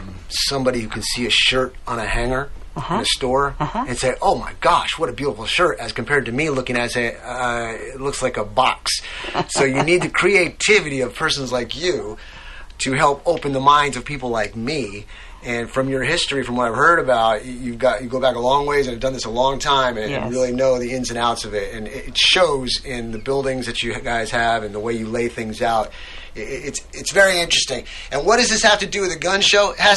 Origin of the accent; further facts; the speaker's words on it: New York, United States; now in Rogers, United States; I think you all know I'm originally from New York.